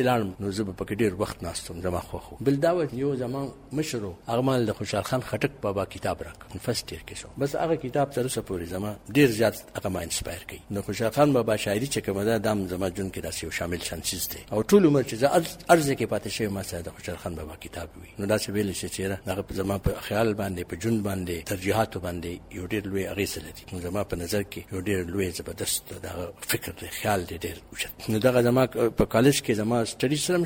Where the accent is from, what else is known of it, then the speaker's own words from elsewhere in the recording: Mattah Mughal Khel, Khyber Pakhtunkhwa, Pakistan; زه د چارسدې ضلع لوی کلی دی مټه مغول خیل دا هغه اوسیدونکو او زه په 1920 بختم کې پیدا شوم